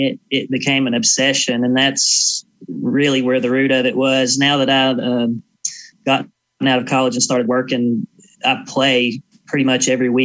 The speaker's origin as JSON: {"language": "English", "region": "Georgia", "country": "United States", "tie": "born or raised there", "said": "So I grew up in Northeast Georgia, and if you've ever visited here before, you'll know that there's not a whole lot going on in this part of the world."}